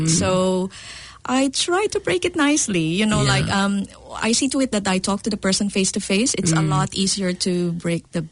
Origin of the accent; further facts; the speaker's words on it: Makati, Metro Manila, Philippines; now in New Zealand; I used to live in the city in the Philippines. I came from Makati, which is a commercial district.